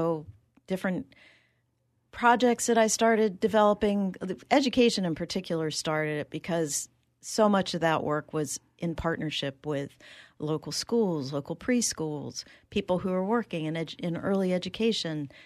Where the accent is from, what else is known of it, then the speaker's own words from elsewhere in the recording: New Jersey, United States; also born or lived in New York City / California; now in Tallahassee, United States; You know, I grew up in New Jersey. My first job was in New York City. And then I migrated to California because I was in the film business.